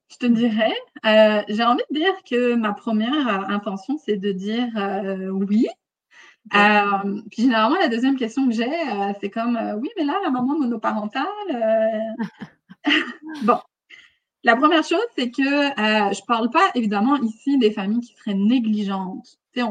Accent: France; now in Canada; Moi, par exemple, je suis française, là, on s'entend que mon anglais, je comprends bien, mais il n'est pas super beau.

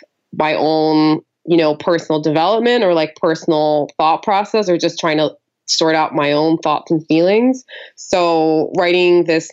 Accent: Cali, Valle del Cauca, Colombia; growing up in Cali, right? Where like I'm going to, you know, a private school where everyone's being taught English.

